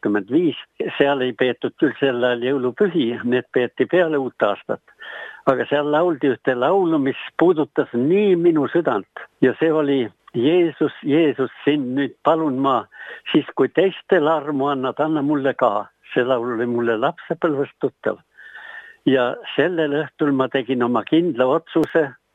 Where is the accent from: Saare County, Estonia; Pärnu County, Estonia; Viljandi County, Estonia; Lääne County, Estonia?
Lääne County, Estonia; Ridala; Ma olen pärit Ridalast ja minu vanemad olid usklikud inimesed, kuulusid Ridala kogudusse